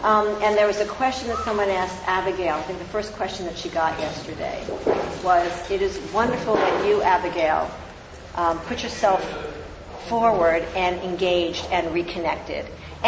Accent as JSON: {"language": "English", "town": "Baltimore", "region": "Maryland", "country": "United States", "said": "You know, I come from Baltimore, and right now we're preventing Baltimore from burning down."}